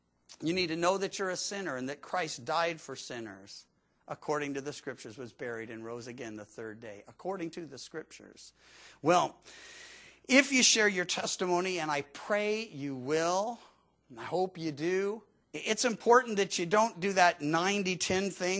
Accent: Georgia, United States; born there; they're like, yeah, I'm from Georgia. I'm like, oh, I was born there.

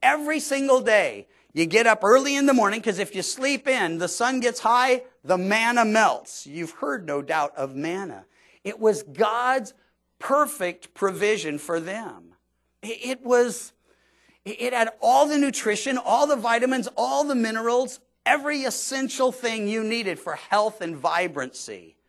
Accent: Missouri, United States; also born or lived in Georgia; I was born in Georgia, but I was raised part of my early life in Missouri. It's the Show Me State.

